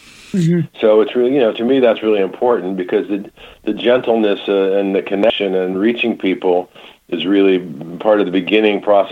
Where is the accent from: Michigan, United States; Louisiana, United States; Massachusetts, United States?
Michigan, United States; I grew up in Michigan, so I know about the Flint and the wonderful nature of the Michiganders.